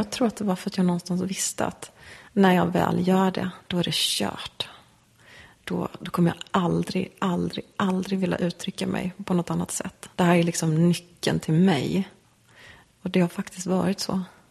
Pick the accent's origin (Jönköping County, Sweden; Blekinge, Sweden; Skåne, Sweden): Blekinge, Sweden; Sölvesborg; under min uppväxt i Sölvesborg så hängde jag jättemycket på ett ställe som hette Ungdomshus.